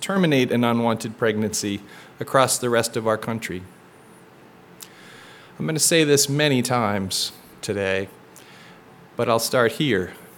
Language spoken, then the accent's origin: English; Massachusetts, United States; born there; I was born in March of 1970 to a young woman living in New York State that gave birth to me in a home for unwed mothers in central Massachusetts.